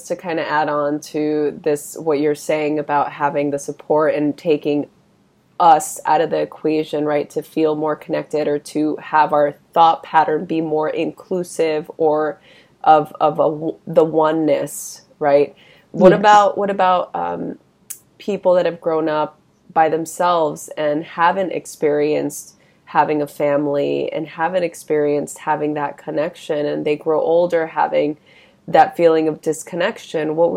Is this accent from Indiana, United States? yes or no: no; Los Angeles, California, United States; When I was young, I grew up in East Los Angeles during a time where there was a lot of violence